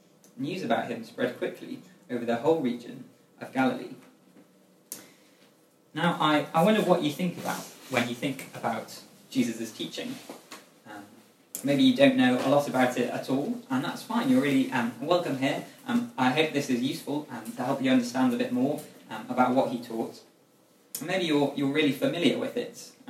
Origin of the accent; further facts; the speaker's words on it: Hexham, North East England, United Kingdom; I've been in Durham for 4 years. I came to study here in 2015 from a town called Hexham, which is not too far from here. So I grew up in Hexham Community Church